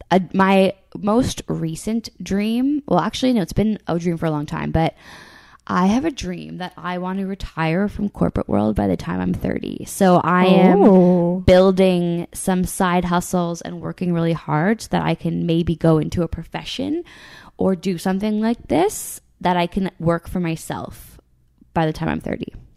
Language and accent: English; Stouffville, Ontario, Canada; Stouffville, Ontario. Yeah, born and raised. So I grew up basically like 45 minutes from the city.